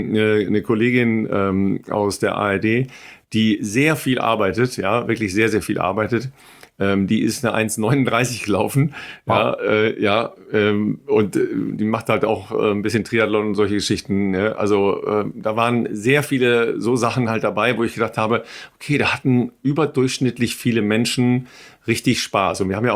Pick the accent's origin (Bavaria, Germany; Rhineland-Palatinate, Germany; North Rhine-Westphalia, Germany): North Rhine-Westphalia, Germany; Dorsten; Das ist direkt neben meiner Heimatstadt Dorsten.